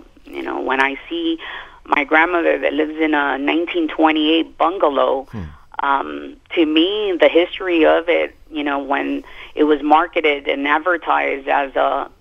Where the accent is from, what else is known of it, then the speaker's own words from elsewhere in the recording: Miami, Florida, United States; I was born here in Miami and raised. I had Cuban parents and grandparents that lived in the area since 1965.